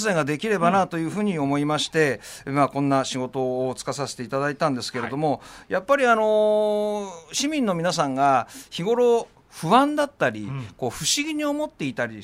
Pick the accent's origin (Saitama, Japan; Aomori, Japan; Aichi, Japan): Aichi, Japan; Seto; 私はですね、この生まれ育ったこの瀬戸市の町にですね